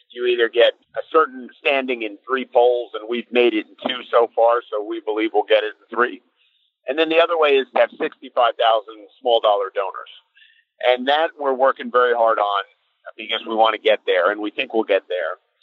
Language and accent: English; New Jersey, United States; and I'm from New Jersey, and I know how to do that.